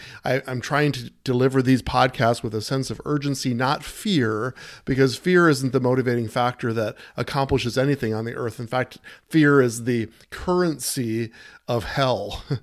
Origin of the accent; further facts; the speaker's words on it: United States; I'm an American, and I love this country, and I care for it so much.